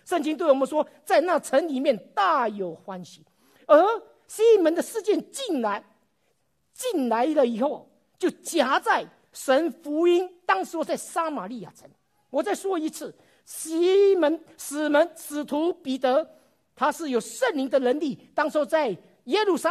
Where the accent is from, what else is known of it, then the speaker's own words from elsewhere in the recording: China; 特别是我们中国人心里面就不安